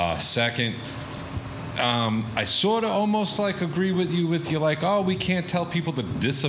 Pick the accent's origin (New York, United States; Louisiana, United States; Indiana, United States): New York, United States; because obviously I'm from New York too.